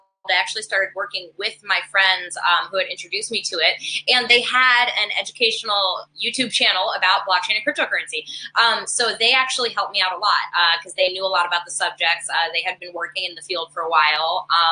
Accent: New York City, New York, United States; But I am originally from New York. I'm from New York City, and I got involved in the space.

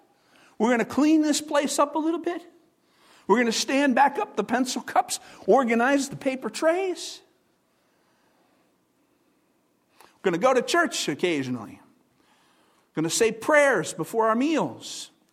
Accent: Chicago, Illinois, United States; born there; I love the Green Bay Packers, but I was born in Chicago, Illinois.

